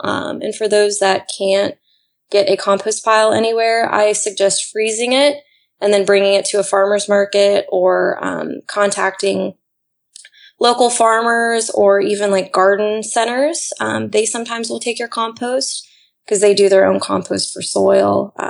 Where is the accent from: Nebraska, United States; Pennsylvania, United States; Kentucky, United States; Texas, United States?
Kentucky, United States; I'm from Kentucky, so I love bourbon and I love gin.